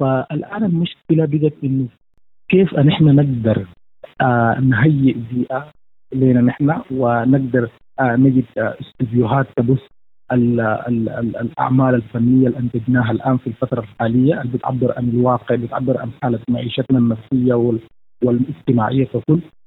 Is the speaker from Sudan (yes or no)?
yes; Sudan; نحن كسودانيين نطلع من برا الأمان